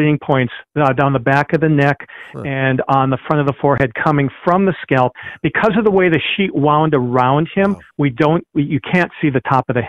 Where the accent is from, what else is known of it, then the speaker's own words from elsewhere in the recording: Michigan, United States; Now, I used to think a reed, growing up in Upper Michigan, oh, it's like a cattail, right, this soft thing.